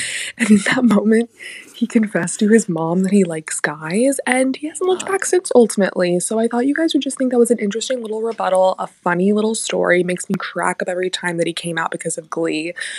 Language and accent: English; New Jersey, United States; pronounced she, her, and I'm from New Jersey, even.